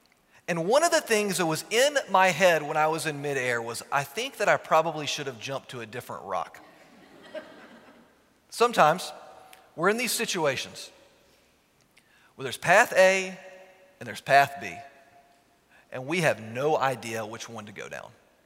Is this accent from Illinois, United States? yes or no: no; Richmond, Virginia, United States; I got to show him around my hometown. What I was most excited about doing with him was showing him the James River. Many of you know, the James River runs right through downtown Richmond, Virginia.